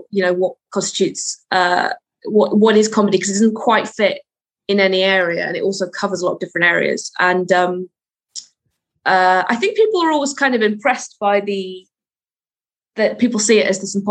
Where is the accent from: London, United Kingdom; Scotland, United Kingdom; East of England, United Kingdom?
Scotland, United Kingdom; I feel like I need to live up to a sort of expectation of what being Scottish means, and I feel like I never quite fulfill it because I'm immediately not I don't sound what people like how people expect when people think of Scotland.